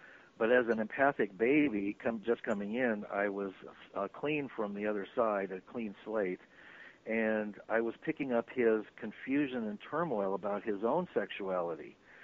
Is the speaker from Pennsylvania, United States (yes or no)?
no; Santa Barbara, California, United States; they would drive up to my hometown of Santa Barbara from Hollywood, and that's where my parents met and quote fell in love, if you can call it that. So I was raised in kind of a C version of anti-MAME.